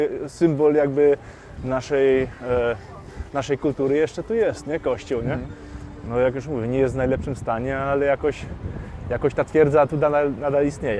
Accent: Hamburg, Germany; tak się wychowałem też w Hamburgu

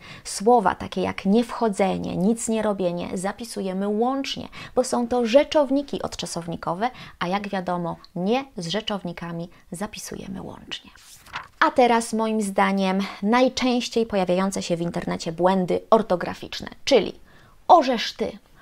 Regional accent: Lublin Voivodeship, Poland; accent: Lublin region; ja dawniej tak mówiłam, ponieważ jest to wymowa charakterystyczna dla mieszkańców Lubelszczyzny, a ja z Lubelszczyzny pochodzę i chyba Podkarpacia.

